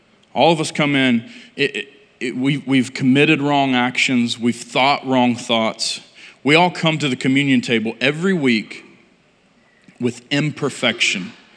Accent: West Virginia, United States; We're from West Virginia, and we use sayings like that.

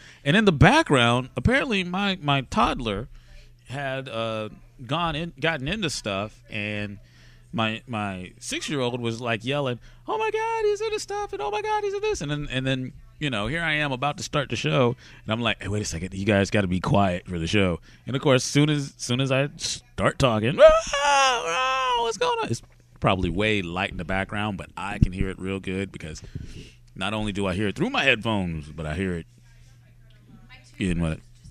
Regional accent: Illinois, United States; born there; We were both born in Illinois. We sound like we're from Italy, apparently.

